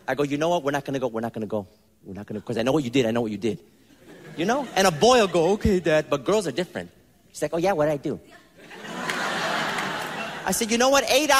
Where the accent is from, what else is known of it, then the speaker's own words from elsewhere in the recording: Bronx, New York, United States; My dad had a heavy Puerto Rican accent. I was growing up in the Bronx.